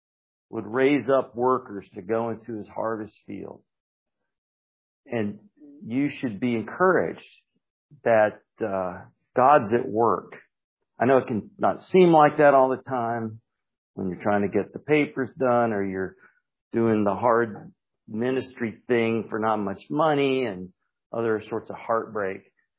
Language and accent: English; Raleigh, North Carolina, United States; now in Asheville, United States; I'm up in Asheville, and I grew up in Raleigh. Anybody else here from North Carolina?